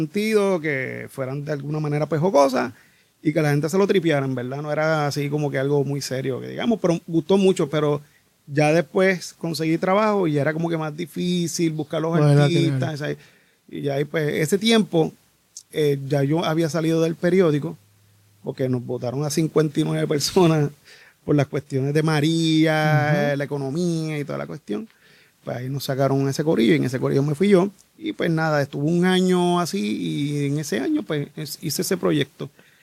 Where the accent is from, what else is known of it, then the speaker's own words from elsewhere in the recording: Carolina, Puerto Rico; ahí en mi pueblo natal, Carolina.